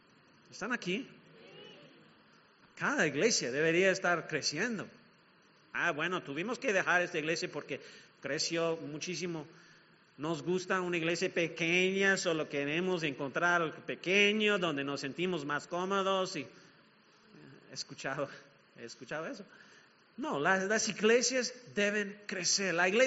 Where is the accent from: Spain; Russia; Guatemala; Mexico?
Mexico; Los gringos, bueno, soy mexicano